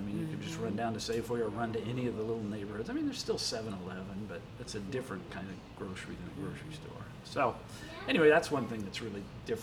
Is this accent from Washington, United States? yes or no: yes; Washington, United States; So that was a whole part of growing up in McKinley Hill that we got to experience that some people don't get to experience today